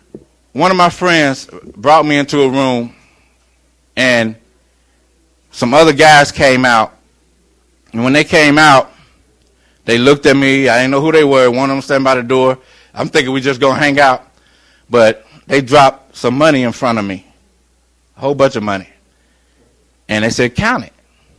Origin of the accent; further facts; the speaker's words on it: Indianapolis, Indiana, United States; moved away as an adult; now in Augusta, United States; I end up deciding to leave almost overnight to come down here to Augusta. I'm from Indianapolis.